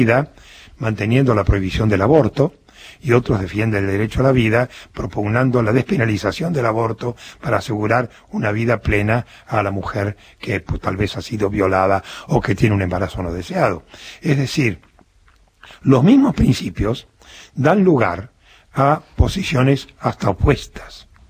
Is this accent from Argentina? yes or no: yes; Buenos Aires, Argentina; Soy porteño.